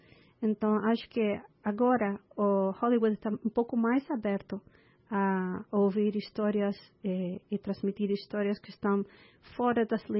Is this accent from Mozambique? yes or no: no; Chile; Portuguese is a second language; now in United States; O meu português vem da capoeira e de meu amor pelo cinema brasileiro e pela samba. Eu sou chilena, comecei a capoeira em 96